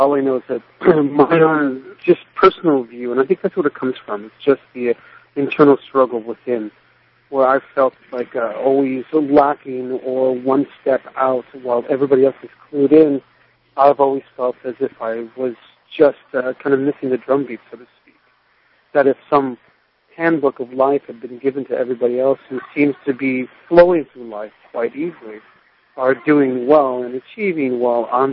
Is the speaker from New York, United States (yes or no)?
no; Los Angeles, California, United States; I grew up in Los Angeles.